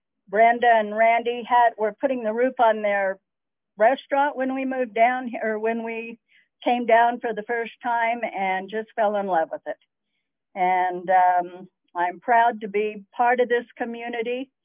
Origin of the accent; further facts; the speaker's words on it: Salt Lake City, Utah, United States; I came out from, we lived in Magna to begin with, and I was born and raised in Salt Lake.